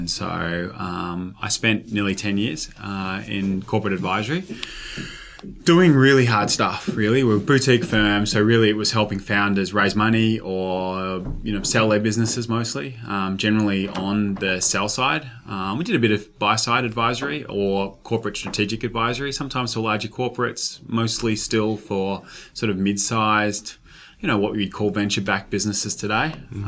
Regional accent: Melbourne, Victoria, Australia; A Melbourne boy, grew up in the Dandenong Ranges.

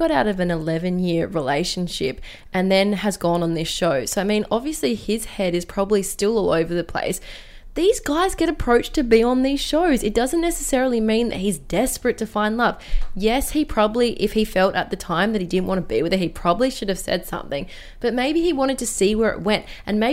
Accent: Adelaide, South Australia, Australia; I feel like we've got a different take because obviously we're from Adelaide.

